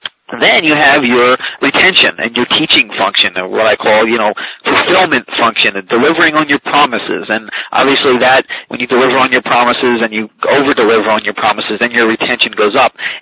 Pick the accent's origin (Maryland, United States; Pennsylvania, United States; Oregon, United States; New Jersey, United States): Pennsylvania, United States; Philadelphia; Growing up in Philadelphia, frequent trips to Atlantic City, so it's all about the odds down there.